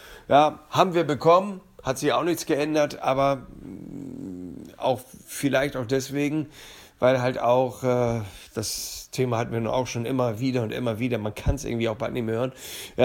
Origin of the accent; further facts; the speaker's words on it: Hamburg, Germany; born there; Ich bin ein geborener Hamburger, ich fühle mich als Hanseat